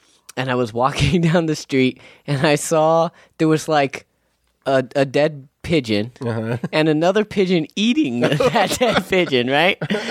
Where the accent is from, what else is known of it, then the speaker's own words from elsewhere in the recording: California, United States; I'm from California.